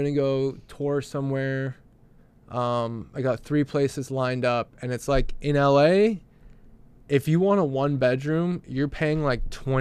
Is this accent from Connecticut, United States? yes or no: no; Minnesota, United States; also born or lived in Salt Lake City; But like where I grew up in like Minnesota, right?